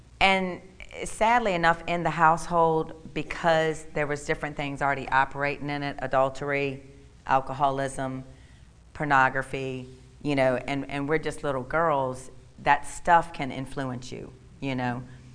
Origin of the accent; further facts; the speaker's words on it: Virginia, United States; But anyway, I grew up in King William County. I had a wonderful home life.